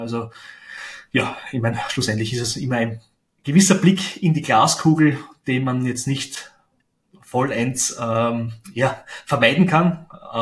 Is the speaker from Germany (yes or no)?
no; Austria; für mich als Österreicher